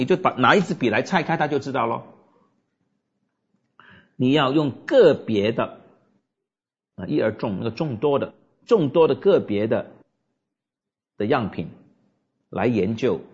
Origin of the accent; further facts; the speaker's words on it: China; 就是用我们中国人的话，就是格物致知